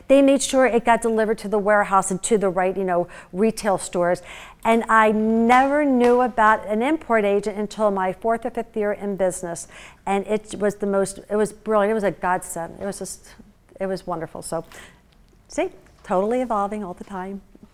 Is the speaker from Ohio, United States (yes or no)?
no; Philadelphia, Pennsylvania, United States; I'm from the Philadelphia area.